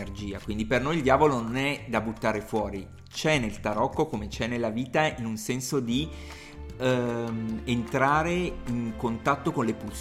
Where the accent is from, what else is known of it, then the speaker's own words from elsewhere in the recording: Naples, Campania, Italy; perché sono napoletano, no? E quindi vado a Napoli